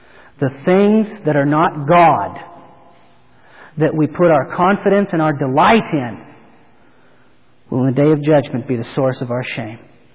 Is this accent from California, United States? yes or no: yes; California, United States; I grew up in the Sacramento Valley, and there was a lot of wheat.